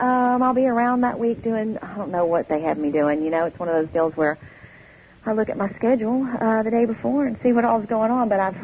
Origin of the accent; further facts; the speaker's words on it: Texas, United States; I am from Texas.